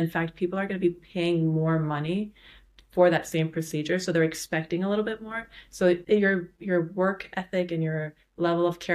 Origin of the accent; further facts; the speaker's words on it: New York, United States; also born or lived in Canada; I am a true New Yorker, born and bred. It's a very rare breed. But yeah, I'm from New York, and I've lived in New York most of my life. I did go to school in Canada.